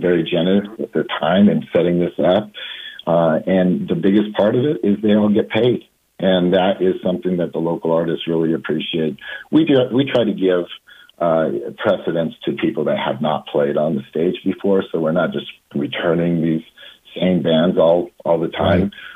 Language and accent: English; Nevada, United States; also born or lived in Reno; You know, I was born and raised here in Northern Nevada, born in Reno, raised in Douglas County, Douglas High grad.